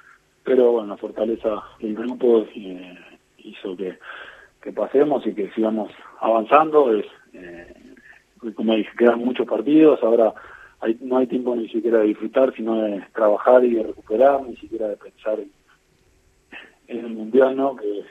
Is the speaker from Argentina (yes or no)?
yes; Argentina; como hincha y como argentino se sufre.